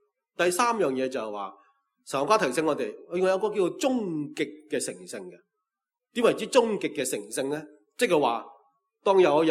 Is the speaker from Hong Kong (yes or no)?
no; Canada; 我係加拿大嚟嘅，所以俾你五个英文字